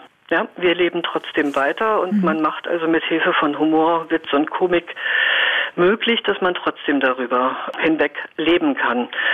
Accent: Northern Germany, Germany; Ich komme aus dem Norden

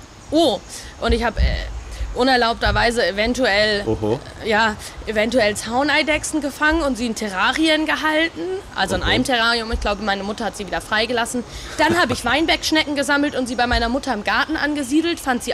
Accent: Hamburg, Germany; Also ich komme aus dem Süden von Hamburg.

